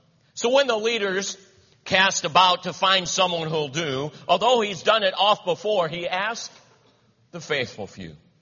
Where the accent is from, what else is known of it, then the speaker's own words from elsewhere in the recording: Cleveland, Ohio, United States; I have lived here for 26, 27 years. I grew up in Cleveland, Ohio. And as a Christian there, I was saved at 8 years old.